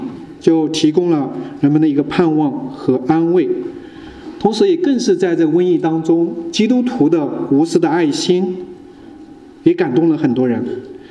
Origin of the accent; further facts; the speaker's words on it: Ezhou, Hubei, China; 因为我的家乡就离武汉只有一个小时的车程，在鄂州。